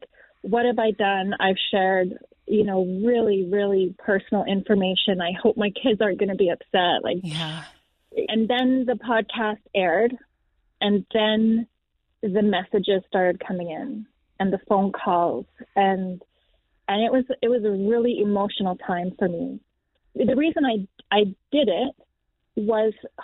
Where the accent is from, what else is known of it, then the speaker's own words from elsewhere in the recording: Canada; We are from Canada, and we had a good life, you know, ups and downs.